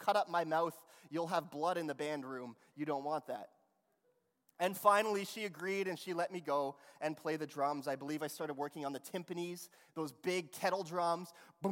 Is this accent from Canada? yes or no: yes; Langley, British Columbia, Canada; of course in where I grew up in Langley, there was lots of high schools as well.